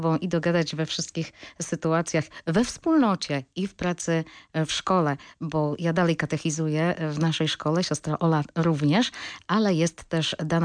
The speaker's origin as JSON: {"language": "Polish", "town": "Pieszyce", "region": "Lower Silesian Voivodeship", "country": "Poland", "said": "pochodzę z miejscowości Pieszyc, w której właśnie pracowały siostry salezjanki."}